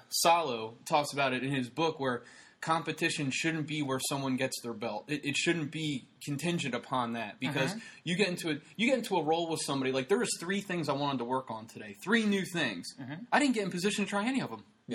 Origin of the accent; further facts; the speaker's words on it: Pennsylvania, United States; Because I'm from Pennsylvania, and I wrestled from kindergarten to third grade